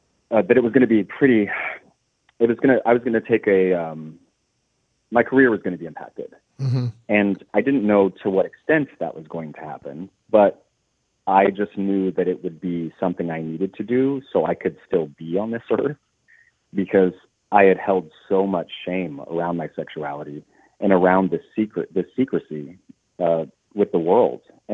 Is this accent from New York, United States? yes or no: no; Kansas, United States; I have tried very hard to be a fancy person, a Hollywood person, and I'm from Kansas